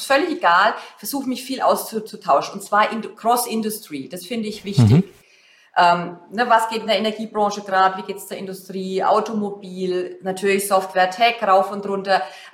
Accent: Germany; da tun wir uns als Deutsche insgesamt nicht schwer, weil wir wollen als Führungskraft immer perfekt sein.

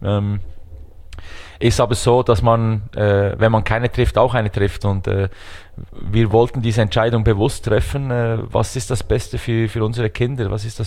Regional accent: Arch, Bern, Switzerland; wir leben in Arch. Arch ist ein kleines Dorf mit rund 1000 Einwohnern. Das ist angesiedelt an Bern, also es gehört zur Hauptstadt Bern, Kanton Bern.

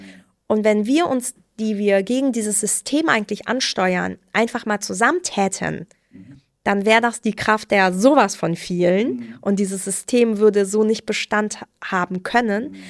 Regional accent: Iran; ich komme übrigens aus dem Iran.

